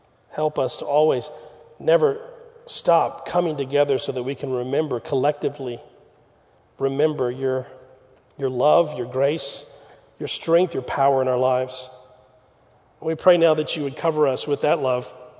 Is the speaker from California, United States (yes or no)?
no; Pasadena, Texas, United States; where I grew up in Pasadena, Texas, in a day and time when Pasadena was still strawberry patches and country.